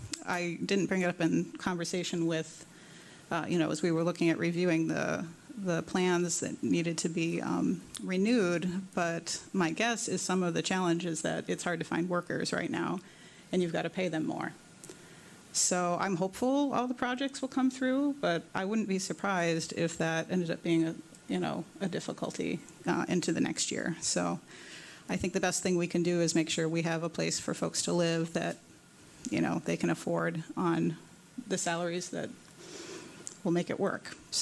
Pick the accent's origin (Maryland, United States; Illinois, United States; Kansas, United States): Illinois, United States; Glen Ellyn; also born or lived in Minneapolis, Minnesota; now in Grover Beach, United States; I've lived in Grover Beach for about 6 years. I moved from Minneapolis, Minnesota, and grew up in a suburb of Chicago called Glen Ellen